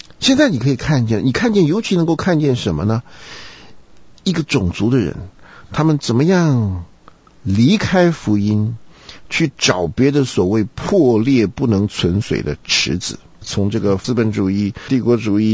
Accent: China; 可是他们这一点其实跟我们中国人的这个儒家成分在我们里面去不掉，还是很像的。

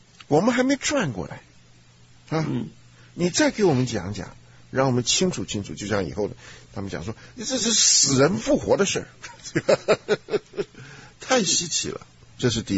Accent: China; 而不是像我们中国人一看到这个敬虔

